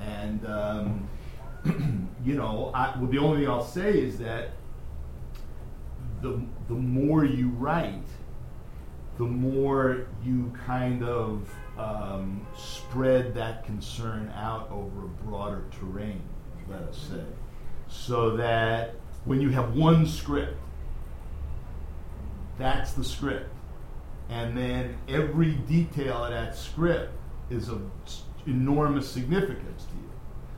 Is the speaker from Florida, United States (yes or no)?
no; New York, United States; now in Los Angeles, United States; I'm from New York, and when I would go out on a street or on a bus, I would hear a lot of voices.